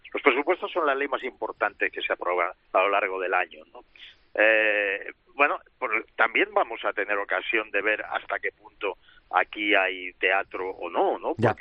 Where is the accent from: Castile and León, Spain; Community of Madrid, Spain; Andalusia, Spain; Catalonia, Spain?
Catalonia, Spain; Yo como catalán